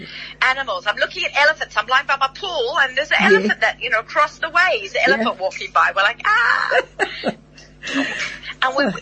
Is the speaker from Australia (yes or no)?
yes; Australia; I've met so many South Africans over my lifetime being an Australian.